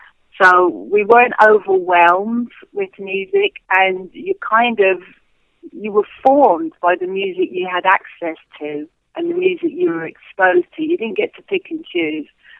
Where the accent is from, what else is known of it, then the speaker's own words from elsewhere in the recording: London, United Kingdom; every band I ever met, this is growing up in London and working in London, drank.